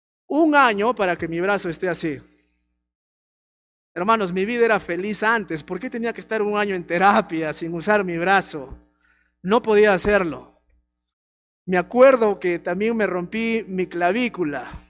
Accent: Arequipa, Peru; Ya, pero yo como arequipeño quería dejar Arequipa bien, ¿no?

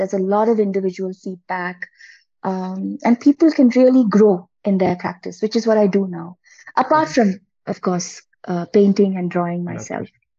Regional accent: Mumbai, Maharashtra, India; I grew up in Bombay

